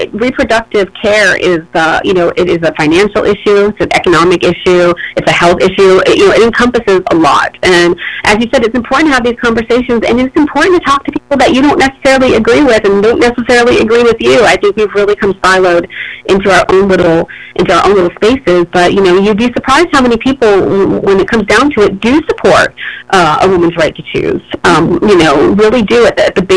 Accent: New York, United States; You know, like you said, I'm originally from New York.

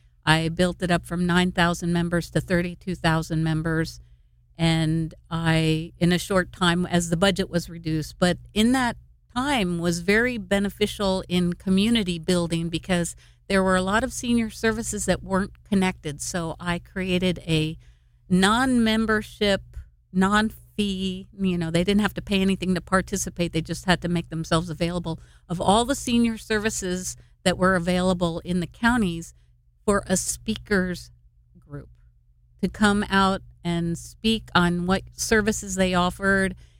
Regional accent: New York, United States; moved away as an adult; also born or lived in New Jersey; now in California, United States; Yeah, I'm from New York. I did my teens in New Jersey, and then I moved across country to get out of the nest when I was 21.

